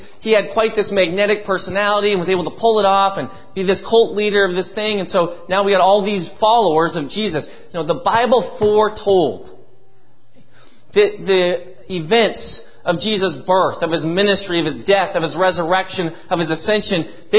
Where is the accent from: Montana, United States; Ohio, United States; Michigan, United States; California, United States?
Montana, United States; Bozeman; also born or lived in Great Falls; I was actually born in Great Falls. Okay. My family moved to Bozeman about a year after I was born.